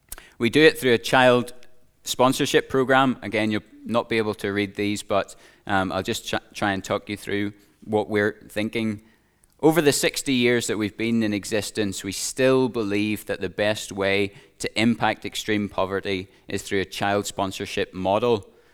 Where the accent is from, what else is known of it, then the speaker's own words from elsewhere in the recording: Ballymena, Northern Ireland, United Kingdom; But I'm from a very exotic part of the world, as you can tell from my accent, from Ballymena